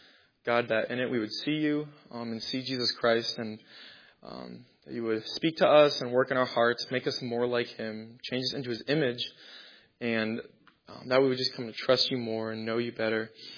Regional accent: Maine, United States; I'm from Maine. I'm a third-year biblical studies major at Cedarville University in Ohio.

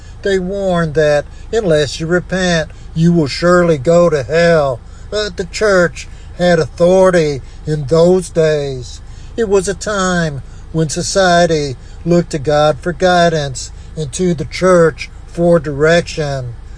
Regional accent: United States; I grew up in America in the 1950s

